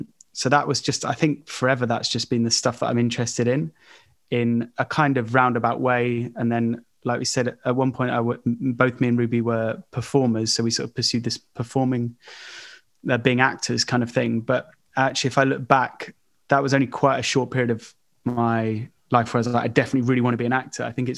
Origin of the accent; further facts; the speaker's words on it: London, United Kingdom; I grew up in Southwest London